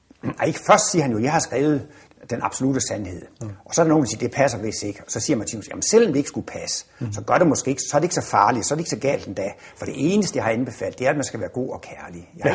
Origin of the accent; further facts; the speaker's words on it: Horsens, Central Denmark Region, Denmark; moved away as an adult; now in Copenhagen, Denmark; Men jeg er student fra Horsens af, og i 1967 flyttede jeg til København